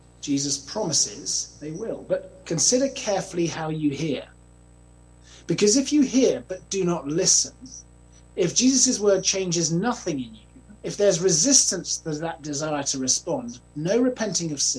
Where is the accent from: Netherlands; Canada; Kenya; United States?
Kenya; When I was young, growing up in Kenya